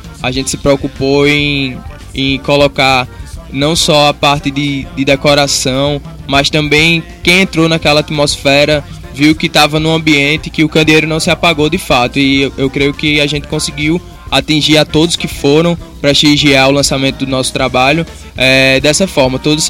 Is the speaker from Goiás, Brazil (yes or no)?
no; Paraíba, Brazil; accent: Paraíba; a gente faz questão de bater o pé, dizer que somos da Paraíba, que temos esse sotaque mesmo